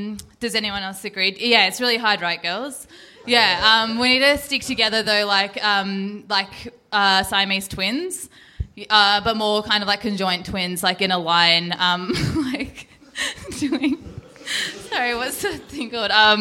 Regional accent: India; Hi, I'm Indian, and I'm also a woman, so that gives me as many minority points as a straight white male in a wheelchair.

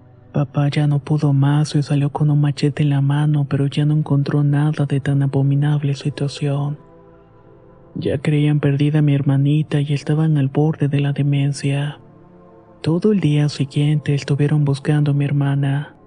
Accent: Uyuni, Potosí, Bolivia; Soy de Uyuni, Bolivia

